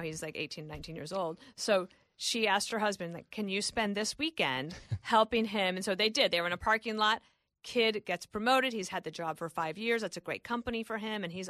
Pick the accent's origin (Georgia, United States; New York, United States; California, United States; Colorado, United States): Colorado, United States; Let me tell you, I'm not 14, and I love it. But I am from Colorado.